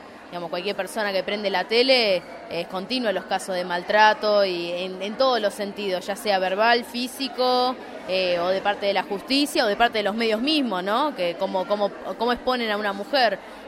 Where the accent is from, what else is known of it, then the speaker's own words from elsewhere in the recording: Mar del Plata, Buenos Aires Province, Argentina; soy parte de la comisión organizadora y sí, soy de acá de Mar del Plata